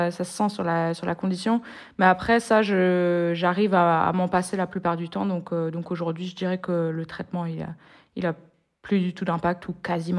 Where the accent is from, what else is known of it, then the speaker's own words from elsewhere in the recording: Brest, Brittany, France; Je suis de Brest, donc la pointe du Finistère, quoi, la pointe.